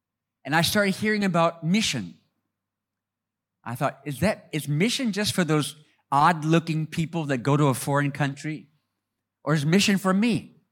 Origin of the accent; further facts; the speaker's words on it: California, United States; I was born and raised in America. Sorry for that. In California, in a family that had a Christian background.